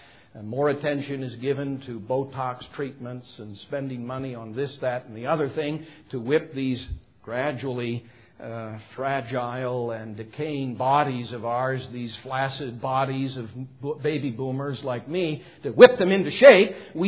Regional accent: Iowa, United States; I come from Iowa, so I call them freeways.

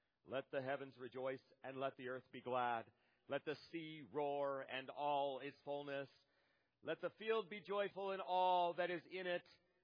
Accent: Elizabeth, Colorado, United States; We come from Denver, Colorado area, down in Elizabeth.

